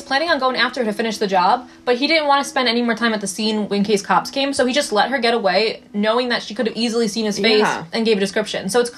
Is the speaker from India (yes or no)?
no; New York City, New York, United States; Also, since we are from New York City, we can vouch that this area is extremely nice.